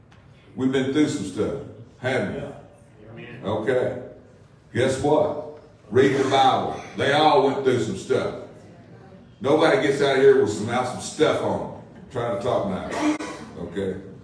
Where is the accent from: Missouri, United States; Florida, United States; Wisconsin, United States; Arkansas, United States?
Arkansas, United States; I'm from South Arkansas. I know all about ticks.